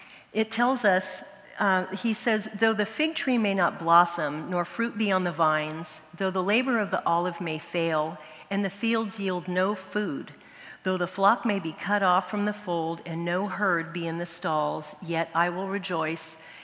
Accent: California, United States; I'm from the Bay Area

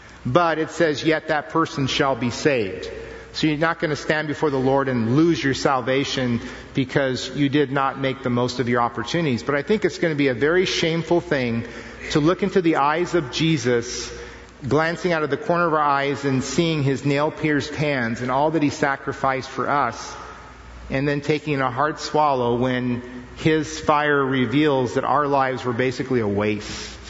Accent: United States; Yeah, I'm an American. I'm home again, you know? This is my home turf.

